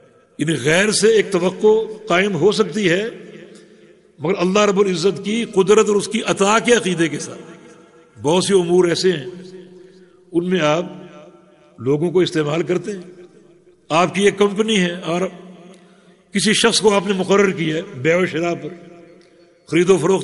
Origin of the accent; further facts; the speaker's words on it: Sindh, Pakistan; میرا تعلق صوبہ سندھ سے ہے، پاکستان سے،